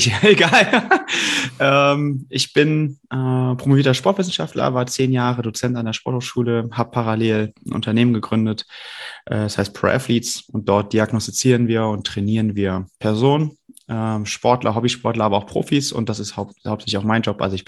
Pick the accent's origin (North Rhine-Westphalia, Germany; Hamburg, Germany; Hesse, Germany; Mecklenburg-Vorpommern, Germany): North Rhine-Westphalia, Germany; Brühl; ich komme aus Brühl, muss ich dazu sagen, das ist ja gar nicht so weit weg von Köln